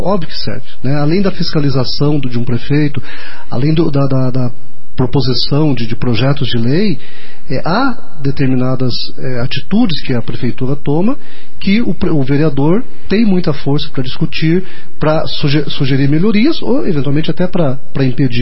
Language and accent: Portuguese; Ribeirão do Pinhal, Paraná, Brazil; born there; now in Curitiba, Brazil; Eu nasci no interior do Paraná, vim para Curitiba.